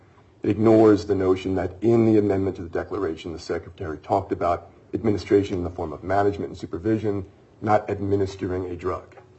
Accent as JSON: {"language": "English", "region": "Delaware", "country": "United States", "said": "I'm from Delaware. DuPont had one forever."}